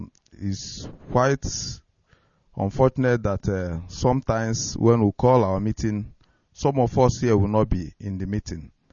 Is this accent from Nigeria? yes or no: yes; Enugu State, Nigeria; I came from Enugu State. Omumbandono, Ezeagu local government in Biafra land.